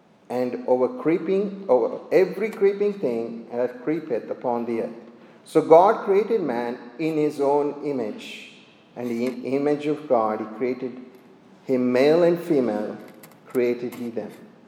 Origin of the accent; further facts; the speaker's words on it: Shimoga, Karnataka, India; I grew up in India, in Shimoga, where my parents, my grandparents, had a factory which is made.